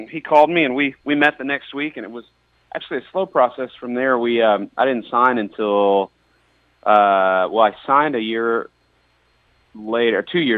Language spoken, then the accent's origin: English; Lubbock, Texas, United States; Well, actually, I grew up in Lubbock, Texas, which is not even the Longhorns.